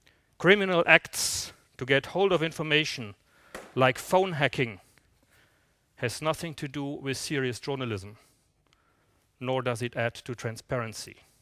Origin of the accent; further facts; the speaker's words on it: Germany; now in Liechtenstein; even though I live in Liechtenstein today, my home country is Germany